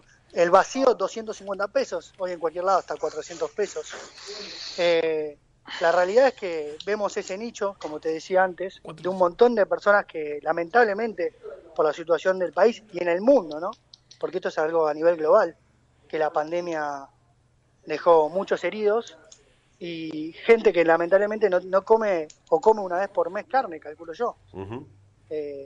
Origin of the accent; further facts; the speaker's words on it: Avellaneda, Buenos Aires Province, Argentina; Sí, soy de ahí, de Avellaneda.